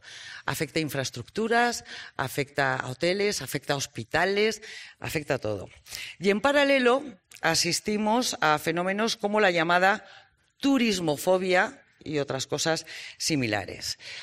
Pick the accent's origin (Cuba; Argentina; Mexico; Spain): Spain; Somos españoles que venimos, también es mi caso, a pasar el verano o vacaciones en Andalucía, ¿no?